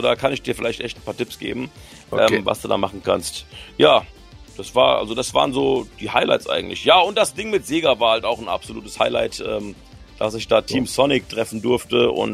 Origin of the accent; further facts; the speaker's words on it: Frankfurt, Hesse, Germany; born there; ich bin ja gebürtiger Frankfurter